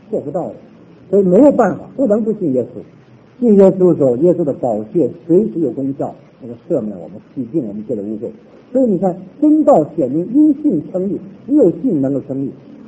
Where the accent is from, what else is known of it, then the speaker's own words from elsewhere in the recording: Northeast China, China; 我的祖父啊，我们东北人